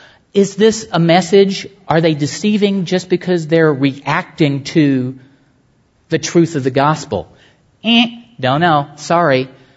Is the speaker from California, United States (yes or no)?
no; McCamey, Texas, United States; growing up in McCamey, Texas, and taking world geography at McCamey High School